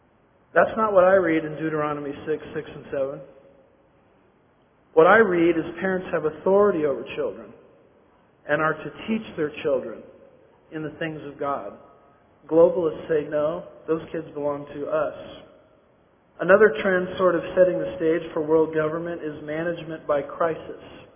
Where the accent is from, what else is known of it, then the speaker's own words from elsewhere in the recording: United States; By the way, I grew up in America saying the Pledge of Allegiance.